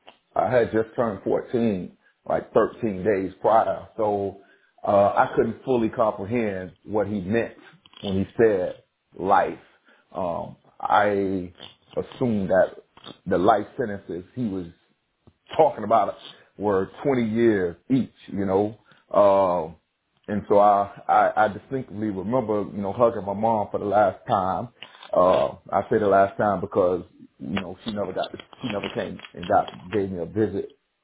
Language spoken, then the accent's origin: English; Tampa, Florida, United States; I was born in Tampa, Florida, back in the late 70s, 77 to be exact. And I grew up in a place called Central Park Village.